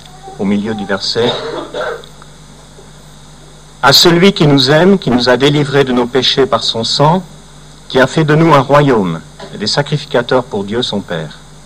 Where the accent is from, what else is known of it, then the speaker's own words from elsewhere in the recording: Versailles, Île-de-France, France; born there; c'est parce que je suis né à Versailles.